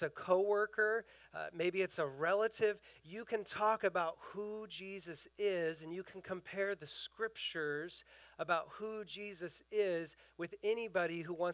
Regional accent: West Coast, United States; I used to hear about it all the time growing up on the West Coast.

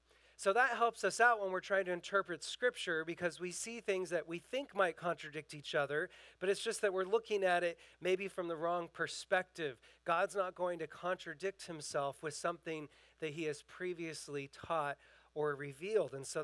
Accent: West Coast, United States; I used to hear about it all the time growing up on the West Coast.

